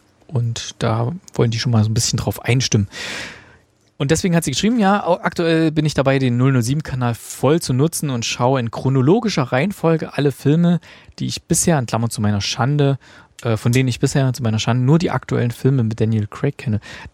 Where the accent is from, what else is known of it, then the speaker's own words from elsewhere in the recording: Germany; Und ich bin ja in der DDR groß geworden.